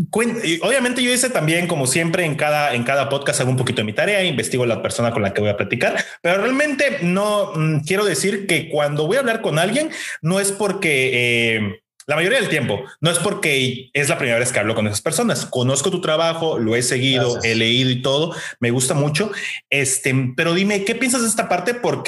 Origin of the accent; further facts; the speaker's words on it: Mexico; nos define muchísimo lo como mexicanos nuestra comida.